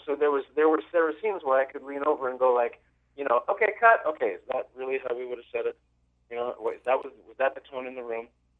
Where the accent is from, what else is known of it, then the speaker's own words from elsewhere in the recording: Canada; I can look at it from a Canadian perspective, you know, so I can say, like, as a Canadian, some of these things, you know, are completely crazy to us